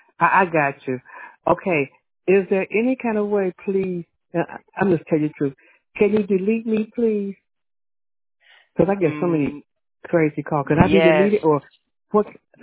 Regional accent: Michigan, United States; moved away; I am in Texas, but I came from Michigan.

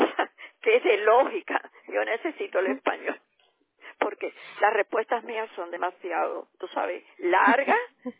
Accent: Cuba; moved away as an adult; salí de Cuba y vine para acá.

